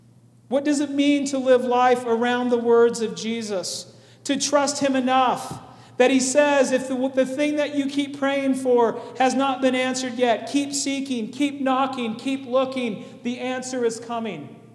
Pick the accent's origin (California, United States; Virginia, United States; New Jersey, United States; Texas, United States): California, United States; Stockton; Now, I grew up in Northern California. I moved here when I was 10, but I lived in the San Joaquin Valley in Stockton.